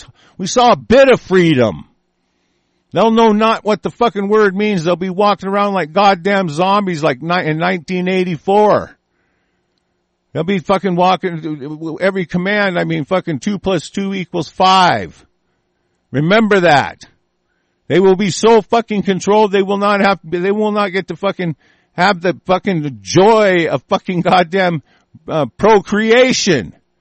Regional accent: United States; I am an American national. I'm an individual free sovereign national.

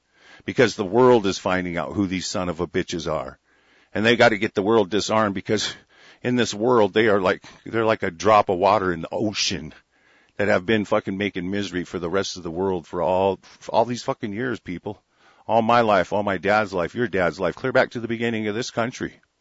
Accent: Westport, West Coast, New Zealand; Mike is from my hometown of Westport.

